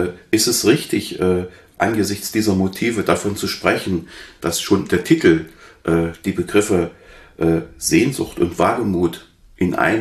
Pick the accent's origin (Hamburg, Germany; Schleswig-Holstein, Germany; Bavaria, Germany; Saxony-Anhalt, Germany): Saxony-Anhalt, Germany; Halle; Ich kann mich erinnern, dass ich als Hallenser noch gar nicht zurechtkam